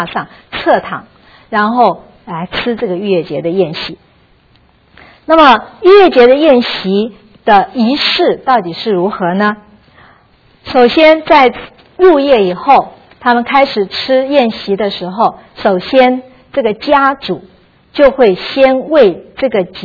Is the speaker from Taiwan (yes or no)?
yes; Taiwan; 就好像我们小时候在台湾的时候，那时候很多人家自己养鸡